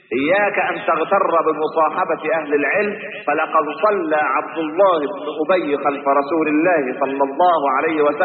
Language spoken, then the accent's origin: Arabic; Egypt; لكن إحنا كمصريين معتبرين العيش هو ده الايه.